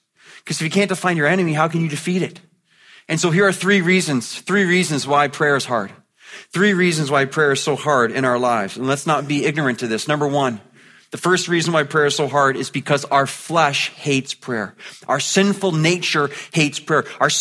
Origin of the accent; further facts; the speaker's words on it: Mississauga, Ontario, Canada; I grew up in Clarkson, Mississauga. And I went to a school called Clarkson Public School